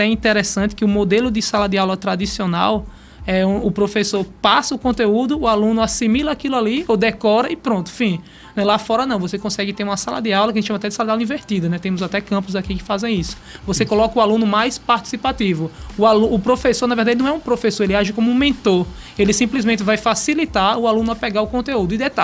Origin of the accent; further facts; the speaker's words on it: Maceió, Alagoas, Brazil; que eu sou de Maceió, Alagoas, né?